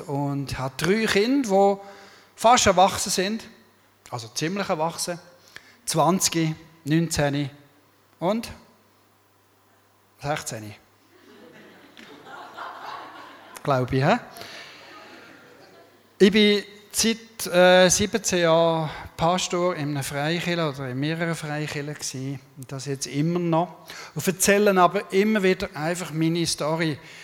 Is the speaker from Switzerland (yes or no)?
yes; Rebstein, St. Gallen, Switzerland; Und ich bin da aufgewachsen im St. Galler Rintal, zu Rebstein. Ist das. Meine Eltern sind Österreicher, so quasi Wirtschaftsflüchtlinge, sind einmal rübergekommen, über den Rhein, arbeiten. Im 1964 war es